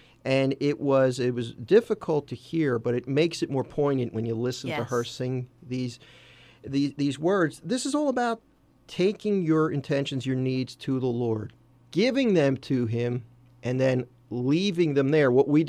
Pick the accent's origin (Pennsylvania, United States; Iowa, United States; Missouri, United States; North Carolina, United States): Pennsylvania, United States; Philadelphia; Listen, I'm a city guy, right? I grew up in Northeast Philly. I'm not a bird lover by nature.